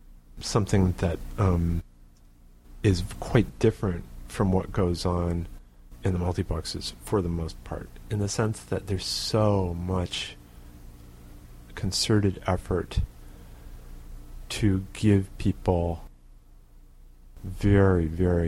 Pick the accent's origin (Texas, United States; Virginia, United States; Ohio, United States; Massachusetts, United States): Massachusetts, United States; Pittsfield; Pittsfield, Massachusetts.